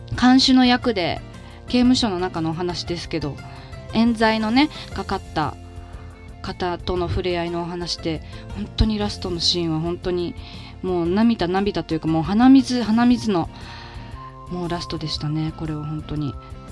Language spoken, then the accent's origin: Japanese; Naha, Okinawa, Japan; ですね、沖縄県那覇市生まれ育ちの